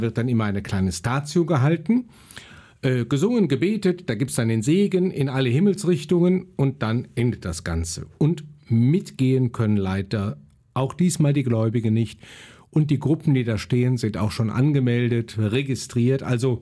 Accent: Neuss, North Rhine-Westphalia, Germany; Also ich bin ja als Kind natürlich schon in meiner Heimat in Neuss mitgegangen

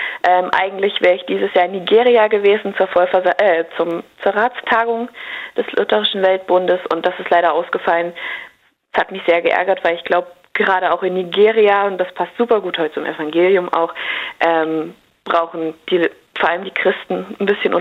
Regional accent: Germany; dass wir als Deutsche uns dazu äußern.

